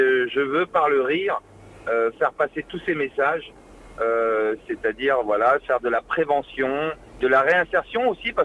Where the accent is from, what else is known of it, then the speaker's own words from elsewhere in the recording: Caen, Normandy, France; moi je viens de Caen, quartier de la Pierrosée à Caen.